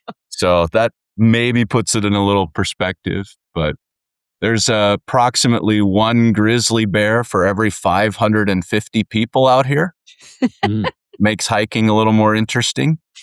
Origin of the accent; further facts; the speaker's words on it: Kansas City, Missouri, United States; now in Billings, United States; about the same as from my hometown in Kansas City over to you guys in St. Louis.